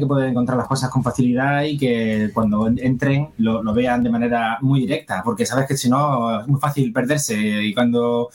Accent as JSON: {"language": "Spanish", "region": "Andalusia", "country": "Spain", "tie": "born or raised there", "also_born_or_lived": "Valencia", "said": "yo nací en Valencia, en realidad, aunque vivo en Andalucía desde los 9 años, pero nací en Valencia"}